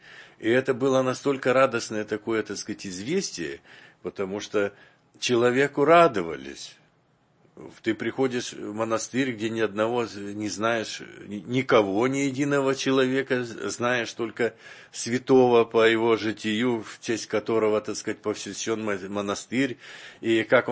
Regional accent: Almaty, Kazakhstan; Я из Алматы приезжал, так сказать, раз в полгода в Троице-Сергию Лавру.

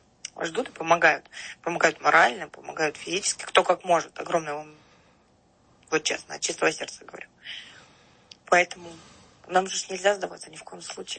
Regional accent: Debaltseve, Donetsk Oblast, Ukraine; в городе Дебальцево. Зачастую, потому что это мой родной город, я знаю там полностью обстановку всю.

